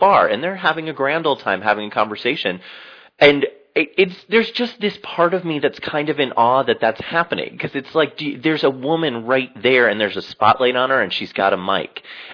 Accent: New Jersey, United States; just the way my mother raised me and the Emily Post way of life that I grew up in New Jersey

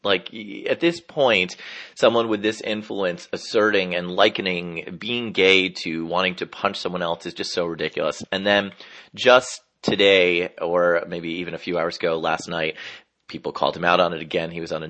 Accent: New Jersey, United States; Over in my home state of New Jersey

